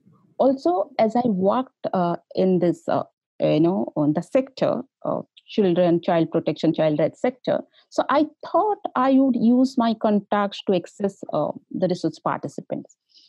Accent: Odisha, India; English is a second language; So I first focused on the state called Odisha. It is the eastern part of India. Because it is my home state, I worked in that state. I have good professional contacts and I know the local language as well.

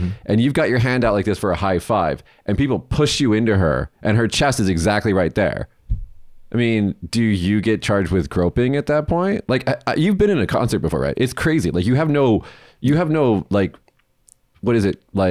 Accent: Las Vegas, Nevada, United States; It's like, okay, look, I'm from Vegas, okay?

